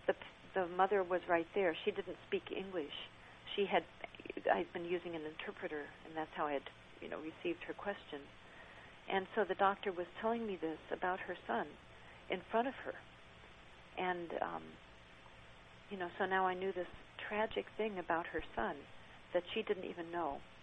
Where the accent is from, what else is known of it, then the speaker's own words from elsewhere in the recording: United States; I found people very friendly and very welcoming to me as an American